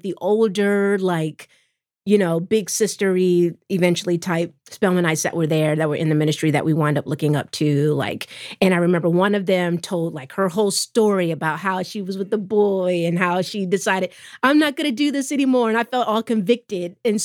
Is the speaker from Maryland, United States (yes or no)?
yes; Baltimore, Maryland, United States; And growing up in Baltimore, like, we had like a ladies' night at the house where we watched No More Sheets